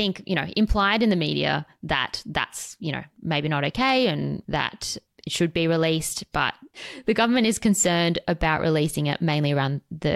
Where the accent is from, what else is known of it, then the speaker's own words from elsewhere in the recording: Adelaide, South Australia, Australia; I think first and foremost, because I'm from Adelaide